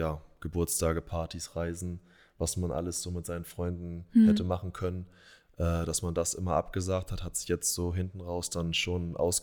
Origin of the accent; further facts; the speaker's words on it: Bad Schwartau, Schleswig-Holstein, Germany; wo ich erst noch zurück in meine Heimat gegangen bin für eine Saison und bei Bad Schwartau gespielt habe